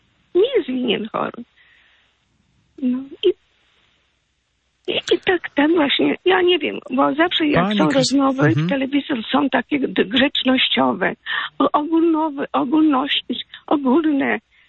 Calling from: Lublin, Lublin Voivodeship, Poland; Tak się dzieje u nas w Lublinie.

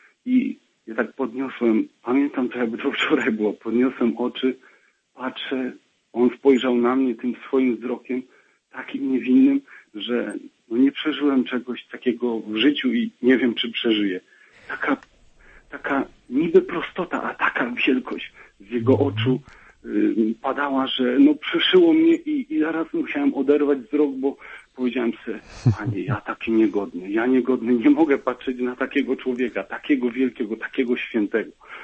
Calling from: Ustroń, Silesian Voivodeship, Poland; z południa Polski, też z pięknego miasta nad Wisą, z Ustronia dokładnie.

